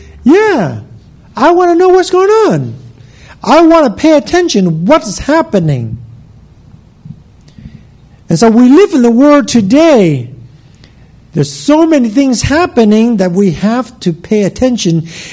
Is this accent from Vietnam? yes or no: yes; Vietnam; English is a second language; moved away; Now, I don't know about you, but I come from Vietnam. I experience a lot of spiritualism.